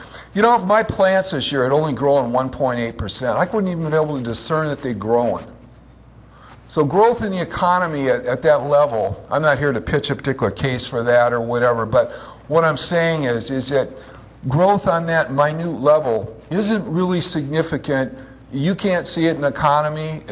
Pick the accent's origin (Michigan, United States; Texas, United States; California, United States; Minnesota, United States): Michigan, United States; Detroit; When I was a little guy, I was raised in Detroit, and we lived on a street called Lockerbie Road.